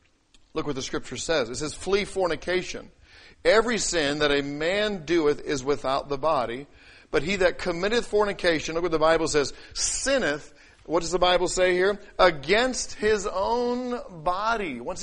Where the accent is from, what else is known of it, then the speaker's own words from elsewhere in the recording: England, United Kingdom; when I was growing up in England, it was my job to put the chickens up at night.